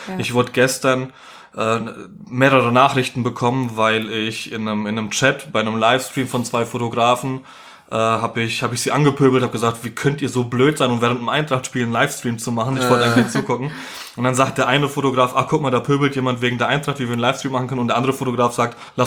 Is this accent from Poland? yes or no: yes; Poland; Ich bin Pole